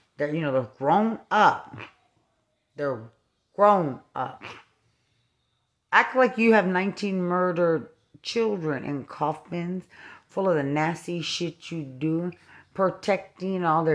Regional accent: Lubbock, Texas, United States; Because I'm from Lubbock, Texas.

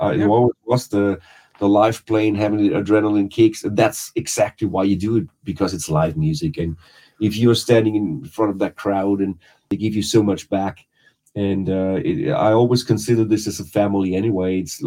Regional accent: Essling, Vienna, Austria; And then I was singing in the alleys of Essling in my hometown

